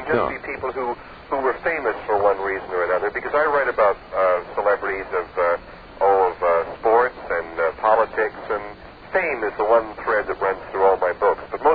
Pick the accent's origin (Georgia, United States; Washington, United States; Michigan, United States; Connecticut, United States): Michigan, United States; Detroit; Well, I'm from Detroit, and you know, Detroit is very Polish